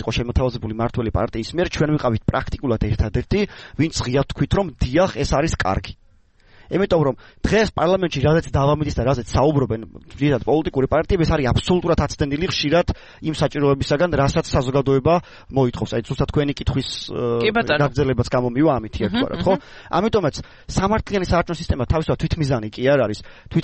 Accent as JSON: {"language": "Georgian", "region": "Adjara", "country": "Georgia", "said": "აჭარიდან ვარ და ბევრი ადამიანს ვიცნობ"}